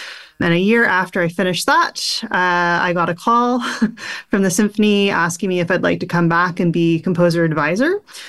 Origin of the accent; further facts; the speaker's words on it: Toronto, Ontario, Canada; Well, I grew up in Toronto. Moved to Toronto when I was quite young.